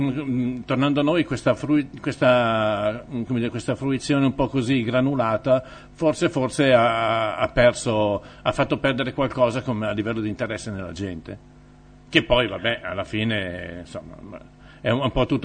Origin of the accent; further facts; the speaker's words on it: Milan, Lombardy, Italy; anch'io sono di Milano